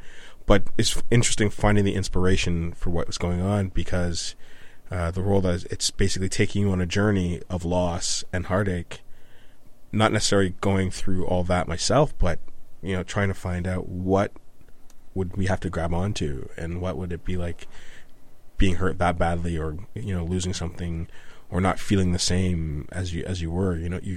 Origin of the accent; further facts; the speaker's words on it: Canada; being English Canadian, well, I'd say a Francophile, you know, growing up in the French immersion system, and, you know, speaking French